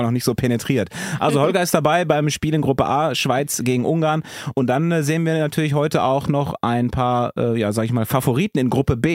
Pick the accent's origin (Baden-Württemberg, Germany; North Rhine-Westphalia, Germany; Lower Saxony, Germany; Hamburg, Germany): North Rhine-Westphalia, Germany; Die sind ja in Iserlohn, habe ich ja schon gesagt, das ist ungefähr in meiner Heimat.